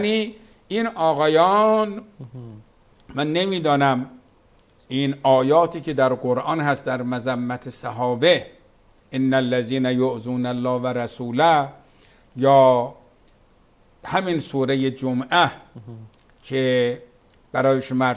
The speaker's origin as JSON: {"language": "Persian", "region": "Qazvin", "country": "Iran", "tie": "born or raised there", "said": "یا ما خودمون بعضی وقت خب میرفتیم به همون شهر خودمون قزوین"}